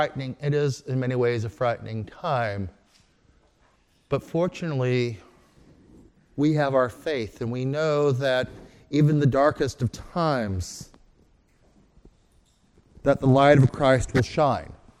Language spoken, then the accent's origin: English; Midwest, United States; You know, when I was a kid, as you all know, I'm from the Midwest.